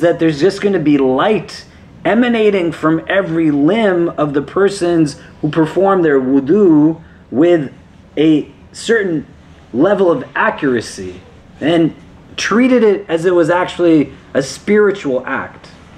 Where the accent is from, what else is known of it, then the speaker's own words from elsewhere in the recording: New York City, New York, United States; We're from New York City. Has anybody seen a horse before?